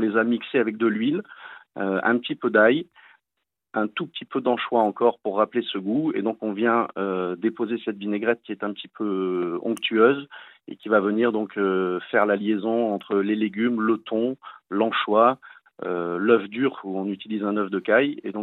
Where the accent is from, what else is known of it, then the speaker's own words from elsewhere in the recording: Nice, Provence-Alpes-Côte d'Azur, France; je me devais en tant que niçois pure souche de revisiter un petit peu la salade niçoise.